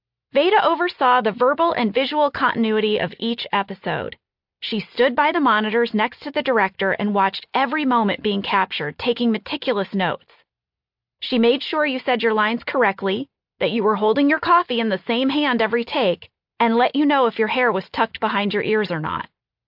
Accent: Midwest, United States; I grew up in the Midwest in the 80s, and during that time, there was a sense that female ambition was unladylike.

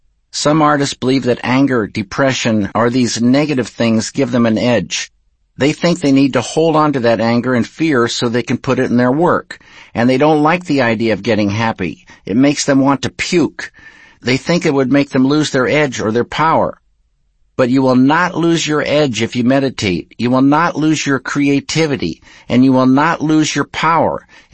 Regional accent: Missoula, Montana, United States; even though I'm from Missoula, Montana, which is not the surrealistic capital of the world

